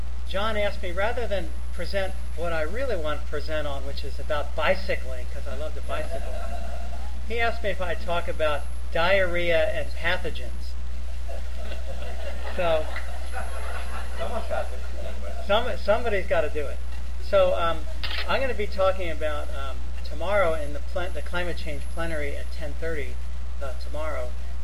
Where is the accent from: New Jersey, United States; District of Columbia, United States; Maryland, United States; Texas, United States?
Maryland, United States; Baltimore; And this is my hometown, Baltimore, Maryland, in the year 2025.